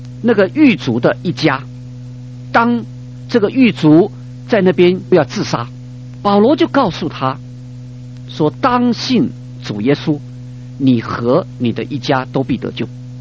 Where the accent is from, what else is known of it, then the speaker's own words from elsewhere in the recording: China; 你看我们中国人有的时候我们觉得我们很谦虚，我们甚至不愿意来称赞我们自己的孩子